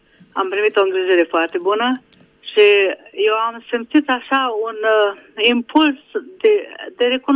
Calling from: Budapest, Hungary; din Budapesta.

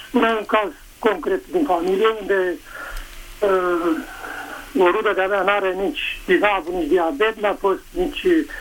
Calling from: Craiova, Dolj, Romania; Sunt din Craiova

